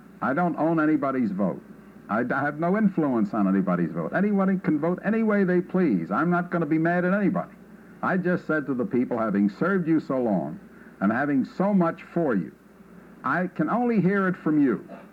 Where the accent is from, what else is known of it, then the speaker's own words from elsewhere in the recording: New York, United States; After all, I come from Orchard Street, and Christie Street is only two blocks away. And that was a big Italian neighborhood in my part of the town.